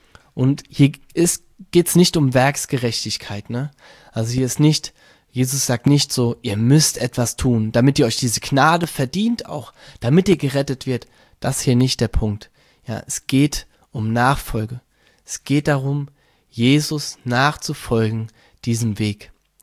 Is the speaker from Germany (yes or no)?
yes; Germany; da sind wir Deutsche, oder wir Menschen sehr schnell drin